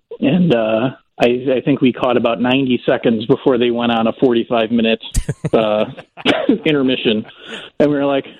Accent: Crestwood, Illinois, United States; You know, I grew up in the South Suburbs in Crestwood

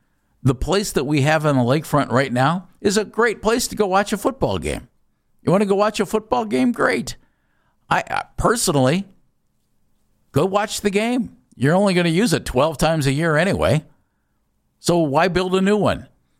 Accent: Ohio, United States; I was born and raised in Summit County. I've always been south of town. This has always been my town, though.

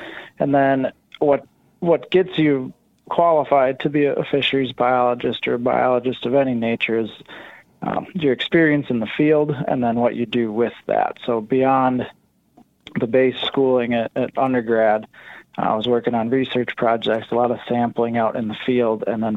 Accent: West Bend, Wisconsin, United States; I grew up in West Bend fishing the Milwaukee River, mostly for smallmouth bass. And then we had a family place up north in northern Wisconsin.

